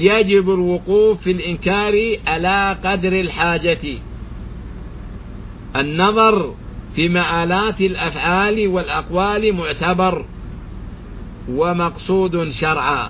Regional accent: Saudi Arabia; في بلادنا المملكة العربية السعودية

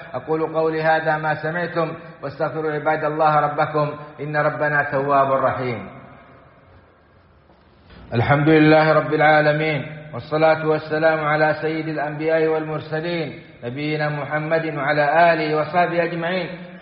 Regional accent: Saudi Arabia; اللهم أدم على بلادنا السعودية أمنها وإيمانها ومقدساتها وقيادتها

